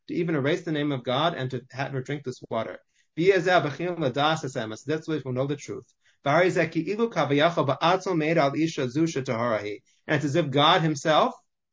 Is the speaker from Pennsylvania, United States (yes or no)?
yes; Philadelphia, Pennsylvania, United States; that's the community I grew up in Philadelphia.